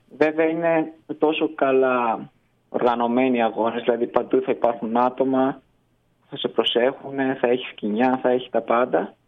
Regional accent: Thessaloniki, Central Macedonia, Greece; Ναι, είμαι από Θεσσαλονίκη.

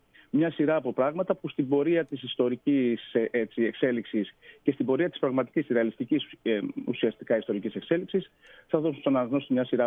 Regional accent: Greece; Μεγαλώνοντας στην Ελλάδα και δι' σε επαρχία

